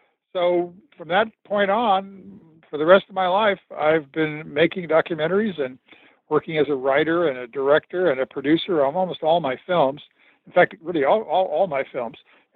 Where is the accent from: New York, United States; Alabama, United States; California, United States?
California, United States; Los Angeles; I grew up in Los Angeles